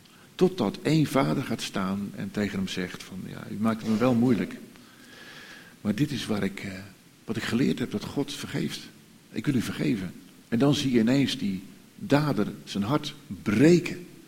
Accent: Netherlands; En dan zijn wij Nederlanders toch nog geneigd van, om daar even een schepje bovenop te doen.

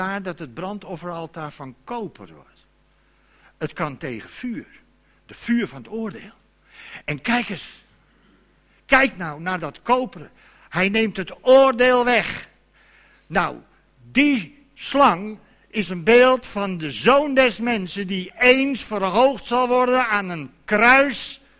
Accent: Amsterdam, North Holland, Netherlands; Ik ben een Amsterdammer. In Amsterdam geboren. Vlakbij Sloot. Bij de Westlandgracht.

